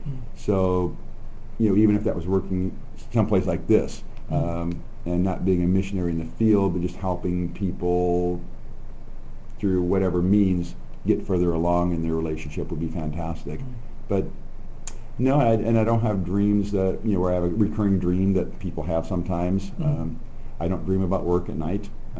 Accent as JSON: {"language": "English", "region": "Midwest", "country": "United States", "tie": "born or raised there", "said": "And there wasn't where I was growing up in the Midwest."}